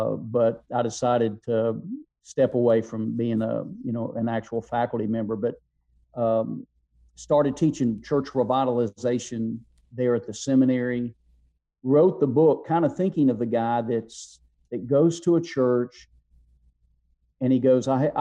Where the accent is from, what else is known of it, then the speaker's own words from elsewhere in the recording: West Virginia, United States; So it's a nice place to be. We like living there, and it's a good place to be. I'm Appalachian by h